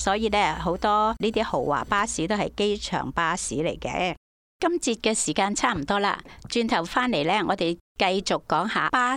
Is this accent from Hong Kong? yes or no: yes; Hong Kong; 我们香港人由那时候开始过九龙，我们可以有选择了